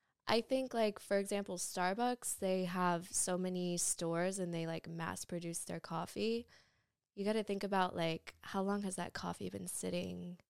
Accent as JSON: {"language": "English", "town": "Lake Jackson", "region": "Texas", "country": "United States", "tie": "born or raised there", "said": "Yeah, I grew up in Lake Jackson, went to public school."}